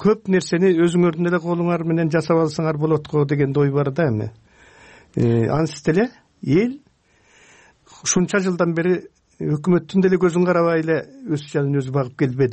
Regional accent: At-Bashy, Naryn Region, Kyrgyzstan; угуп аткандар ойлобосун, эки Атбашылык отуруп алып анан макташты деп.

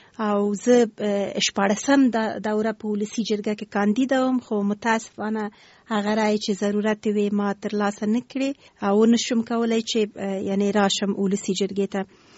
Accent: Kabul, Afghanistan; born there; زه د افغانستان یم، ماته هیڅ فرق نه لري، خو په هر صورت باندې بیا هم یو ولایت پورې اړه نیسو. زه د اصلا پلار مې د خوست ده، مور مې د پکتیا ده، او زه په خپله کابل کې زیږیدلی یم

